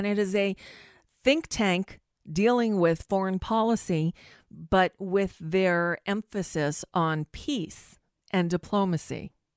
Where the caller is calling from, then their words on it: United States; I'm calling from the United States because I'm concerned.